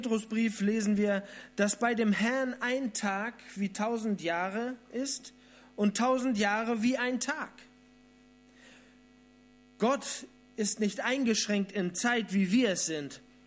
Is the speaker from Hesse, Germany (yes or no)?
no; Flensburg, Schleswig-Holstein, Germany; Ich komme aus Flensburg, der wohl beliebtesten Stadt Deutschlands.